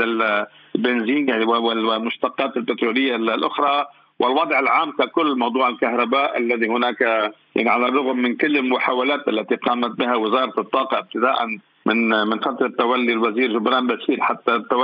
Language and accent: Arabic; Lebanon; نحن كلبنانيين يعني أمام الأزمة الحاصلة، الأزمة الحكومية الحاصلة